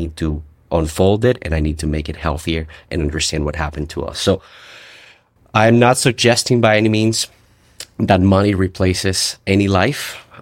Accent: Colombia; now in United States; It's actually 5,000 miles south in Columbia, South America that I was born. I was born and raised in Bogota, in Barranquilla, Colombia. And I came to the United States with my father and my brother in 2006

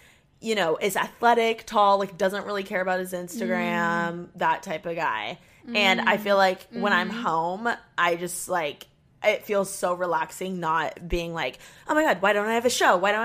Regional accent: Indiana, United States; I'm from Indiana. So, like, I love a true Midwestern guy.

